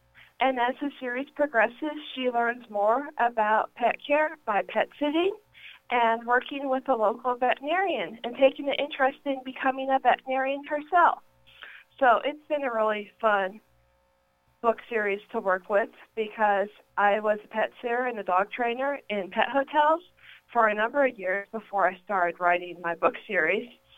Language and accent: English; Plano, Texas, United States; I grew up in Plano, Texas, where I got a love of animals right off the bat.